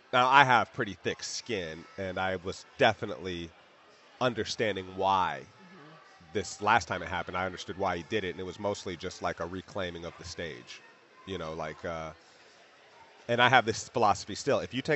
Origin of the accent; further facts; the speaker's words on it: Yellow Springs, Ohio, United States; I mean, the first time I met you was in Yellow Springs, which is my hometown.